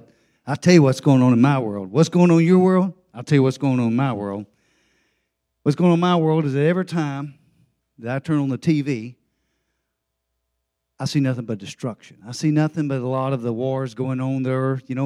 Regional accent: Vietnam; I grew up in the Vietnam War. I never knew anything other than war.

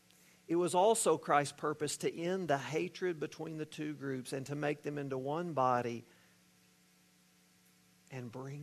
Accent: Mesquite, Texas, United States; Again, I grew up in Mesquite. So a lot of guys had skull rings on their back pocket.

